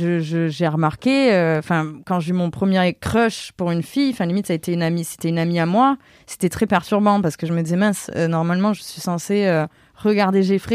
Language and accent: French; Avignon, Provence-Alpes-Côte d'Azur, France; Je viens d'Avignon, sur le pont